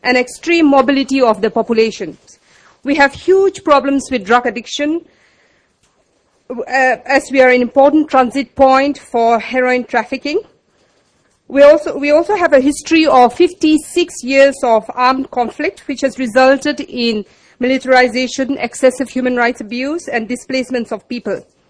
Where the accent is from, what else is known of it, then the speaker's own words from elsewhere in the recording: Nagaland, India; I come from Nagaland, which is a small state in the far northeast corner of India at the border of Burma.